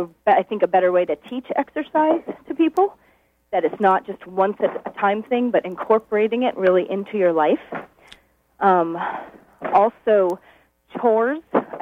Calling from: Sedgwick, Maine, United States; I'm from Sedgwick.

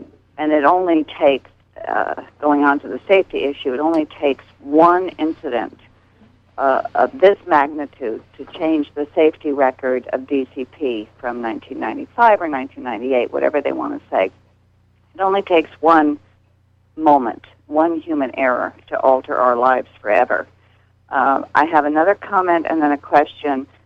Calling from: Searsport, Maine, United States; I'm calling from Searsport

